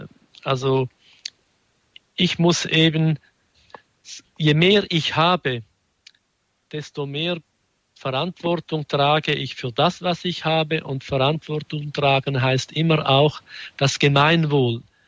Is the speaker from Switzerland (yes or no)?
yes; Switzerland; Also bei uns in der Schweiz gibt es so Lotteriefonds, die dann benutzt werden, um wirklich gute Werke zu finanzieren.